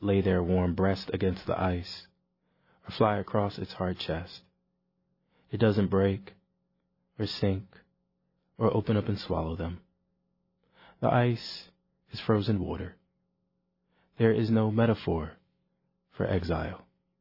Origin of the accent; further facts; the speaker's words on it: United States; Well, I would say I'm an American poet first